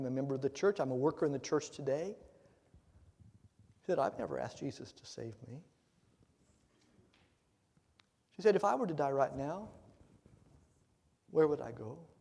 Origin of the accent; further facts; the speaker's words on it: Indiana, United States; I saw cornfields, but then I'm from Indiana, so I'd seen those before. I worked in those before, raised on a farm.